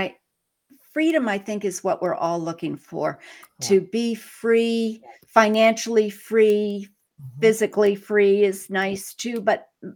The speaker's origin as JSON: {"language": "English", "town": "Whitefield", "region": "Maine", "country": "United States", "said": "I'm from Whitefield, Maine. Who's ever heard of Whitefield, Maine? Is a little less than 2,000 people."}